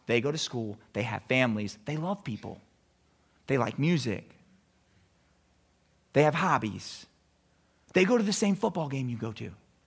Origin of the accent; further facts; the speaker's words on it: Miami, Florida, United States; now in Central Mississippi, United States; I am passionate about the Miami Hurricanes. I'm from Miami. And so when I first moved to Central Mississippi